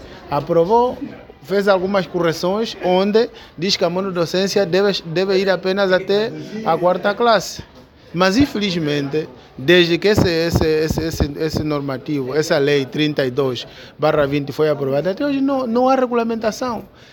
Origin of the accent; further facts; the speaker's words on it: Angola; born there; nós não somos culpados de termos nascido em Angola e vivermos num regime como este.